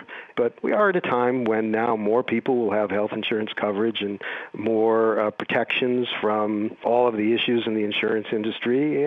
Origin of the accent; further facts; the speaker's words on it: Boston, Massachusetts, United States; I am from Boston, even though I'm out here in California now, and spent tons of time in Connecticut